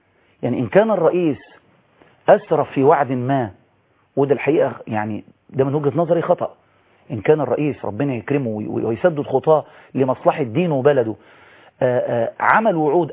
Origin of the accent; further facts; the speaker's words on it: Egypt; احنا كمصريين